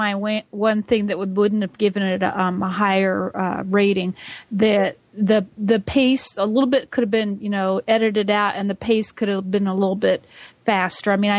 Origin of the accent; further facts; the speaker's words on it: Georgia, United States; from Georgia.